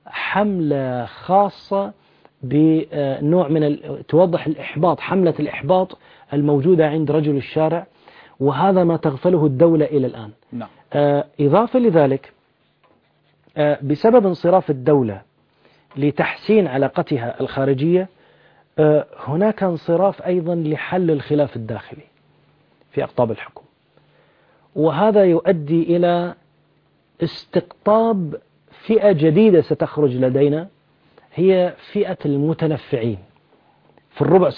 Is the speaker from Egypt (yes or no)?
no; Bahrain; أعتقد أن نحن عندنا في البحرين إشكالية في الجانب القانوني